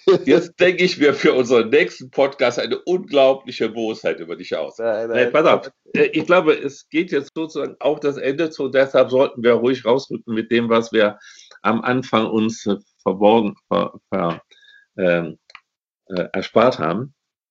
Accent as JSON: {"language": "German", "country": "Germany", "tie": "born there", "said": "ich bin 3 Jahre nach dem Ende des Zweiten Weltkriegs geboren. Nicht? Ich bin in Westdeutschland geboren."}